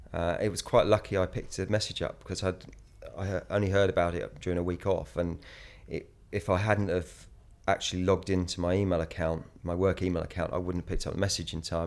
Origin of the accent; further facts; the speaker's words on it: Colchester, East of England, United Kingdom; I'm 43 and I'm from Colchester.